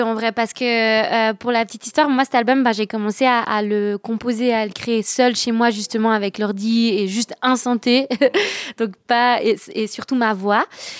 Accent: Valais, Switzerland; moi j'ai un peu baigné dans la fête aussi en tant que valaisanne

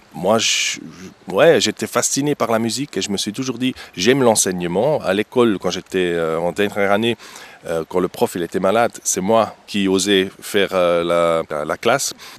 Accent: Biel, Bern, Switzerland; suis un 100% biennois, je vis le bilinguisme. Ma femme, elle est romande, moi je suis suisse-allemand, les enfants, ils parlent deux langues, je suis biennois

